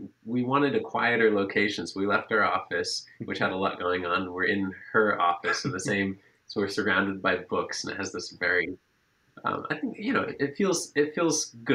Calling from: Great Barrington, Massachusetts, United States; So we're in Great Barrington, Mass. We're also in the Berkshires, just like our mom.

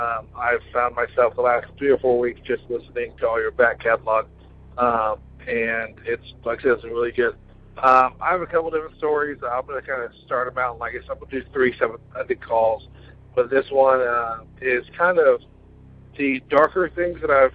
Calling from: Nashville, Tennessee, United States; I'm calling from Nashville, Tennessee.

